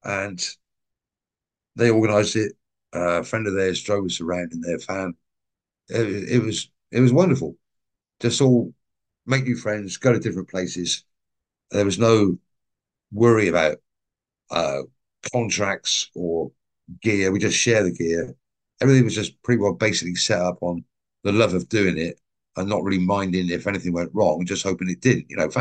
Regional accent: England, United Kingdom; we are dumb English people. We are the band. We don't know what we're doing.

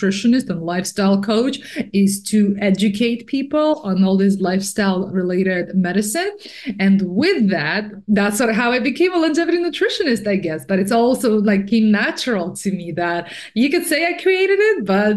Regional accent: Russia; because I come from Russia, so all of my food came from gardens, beyond organic.

